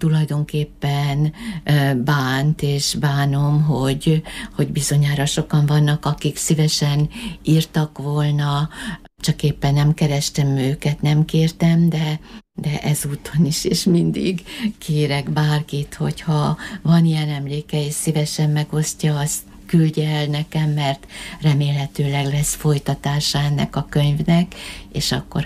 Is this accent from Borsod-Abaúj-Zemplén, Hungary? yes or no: yes; Miskolc, Borsod-Abaúj-Zemplén, Hungary; akik miskolciak vagyunk, és idősebbek